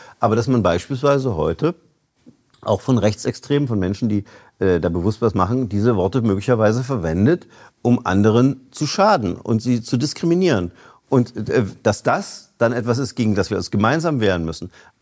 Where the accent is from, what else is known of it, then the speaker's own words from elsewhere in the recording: Görlitz, Saxony, Germany; aus meiner Jugend, ich komme aus Görlitz, haben wir immer über Breslau gesprochen.